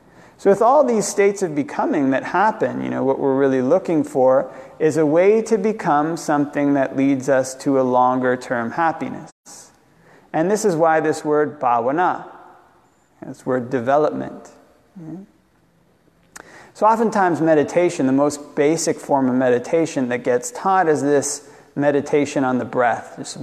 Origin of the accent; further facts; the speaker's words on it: Canada; I'm a Canadian.